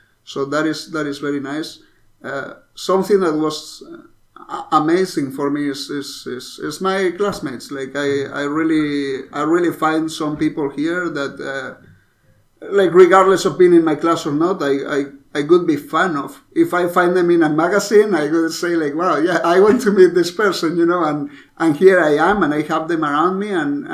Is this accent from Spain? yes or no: yes; Madrid, Community of Madrid, Spain; English is a second language; So, I come from Spain. I was born in Madrid and spent most of my life over there.